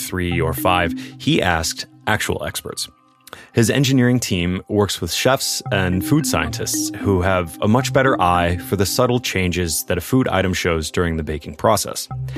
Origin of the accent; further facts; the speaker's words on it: Chicago, Illinois, United States; I'm from Chicago, where we have experts on pizzas.